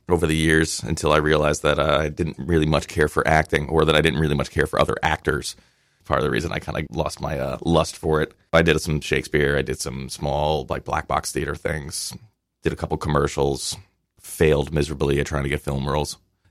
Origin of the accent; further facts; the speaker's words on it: New York, United States; No, I grew up in Westchester County, so I would just every weekend or every Friday night just get on the Metro North down to the East Village